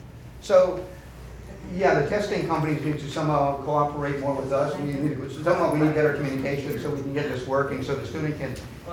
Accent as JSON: {"language": "English", "region": "Hawaii", "country": "United States", "said": "Obama's from Hawaii. I'm from Hawaii. Maybe I'd be better."}